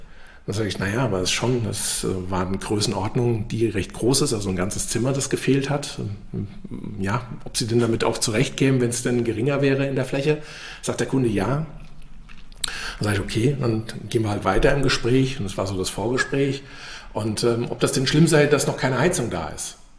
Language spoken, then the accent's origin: German; Wiesbaden, Hesse, Germany; ich bin aus Wiesbaden hier.